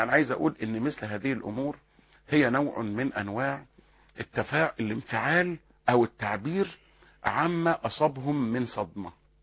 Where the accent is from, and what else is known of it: Egypt